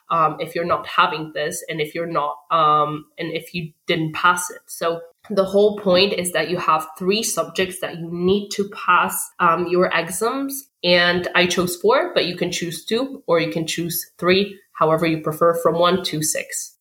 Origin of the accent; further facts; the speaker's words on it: Poland; English is a second language; I'm 19 years old and I come from Poland.